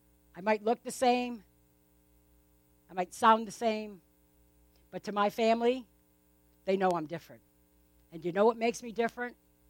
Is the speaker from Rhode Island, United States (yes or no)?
yes; East Providence, Rhode Island, United States; born there; I don't know why I was born in East Providence, Rhode Island.